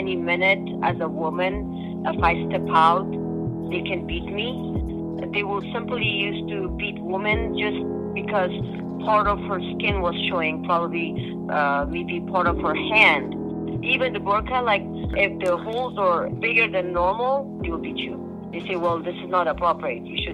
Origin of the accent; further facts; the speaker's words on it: Kabul, Afghanistan; English is a second language; also born or lived in Pakistan; now in United States; I'm originally from Afghanistan. I live in the state here for 19 years, and before coming to America, I was living in Pakistan. Almost 40 years, I was living in Afghanistan. Yes, that's my home country. I love that's, you know, my sweet town, Kabul.